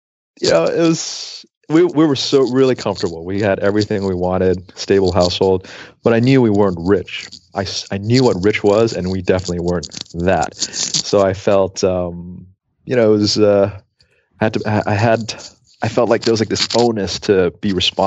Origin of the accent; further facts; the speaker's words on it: Zambia; also born or lived in Asia / Virginia, United States; I grew up overseas in Asia and in Zambia because my parents were in the Foreign Service. So I was overseas until high school, where I came to Virginia.